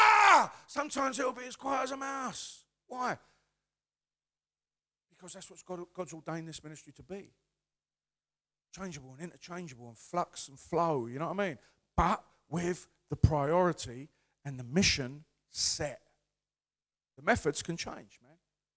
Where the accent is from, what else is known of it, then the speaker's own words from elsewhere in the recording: London, United Kingdom; I come from the East End of London. Where I come from, when I grew up, it was all white.